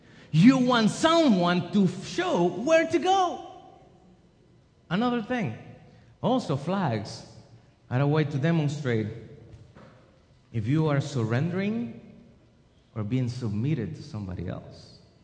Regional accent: United States; born there; I was born here in the States. My parents are from El Salvador, so I needed to come prepared because I wanted to represent El Salvador.

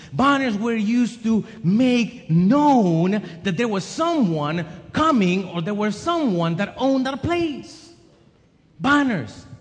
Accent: United States; born there; I was born here in the States. My parents are from El Salvador, so I needed to come prepared because I wanted to represent El Salvador.

